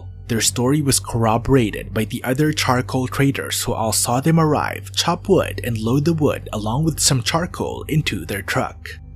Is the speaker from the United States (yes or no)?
no; Philippines; something about a rumor that went on in my hometown in the Philippines.